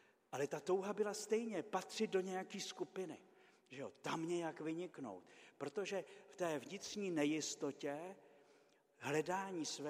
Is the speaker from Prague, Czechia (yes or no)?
no; Malý Beranov, Vysočina Region, Czechia; když já jsem dospíval, tak v obci, kde jsem se narodil v Malém Beranově